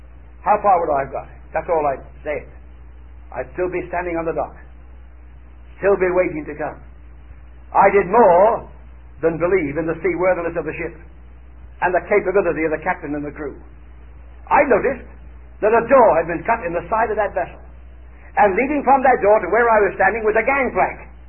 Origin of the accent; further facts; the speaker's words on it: Johannesburg, Gauteng, South Africa; also born or lived in England; I entered in the city of Johannesburg, South Africa, where I was brought up as a boy. I was born in England, but brought up in South Africa.